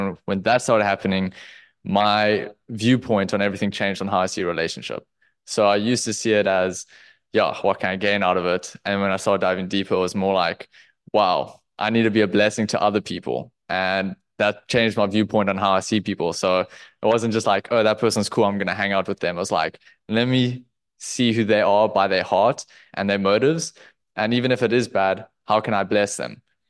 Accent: Cape Town, Western Cape, South Africa; I don't know if you guys know that yet, but … from Bake. I'm from Cape Town, South Africa.

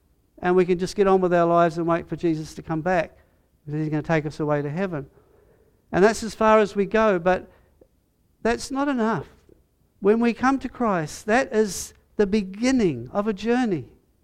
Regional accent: New Zealand; we grew up here in New Zealand

